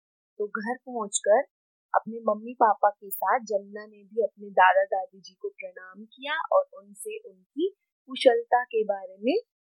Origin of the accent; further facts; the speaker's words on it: Punjab, India; मैं पंजाब से हूँ।